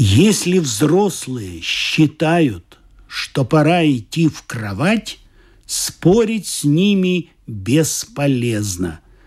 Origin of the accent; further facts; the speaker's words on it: Odesa, Odesa Oblast, Ukraine; Да, я родился в Одессе, но Одесса на меня повлияла, на мое творчество.